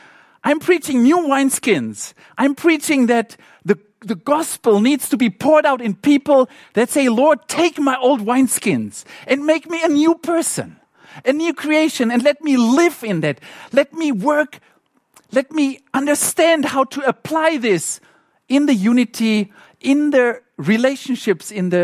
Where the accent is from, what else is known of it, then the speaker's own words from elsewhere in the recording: South Africa; English is a second language; Sorry that I say it so often, but I'm South African and we repeat things.